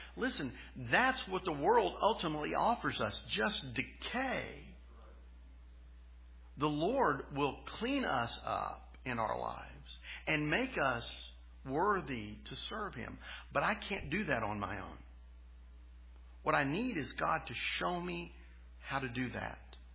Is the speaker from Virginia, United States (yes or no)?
no; Tulsa, Oklahoma, United States; I grew up in Tulsa.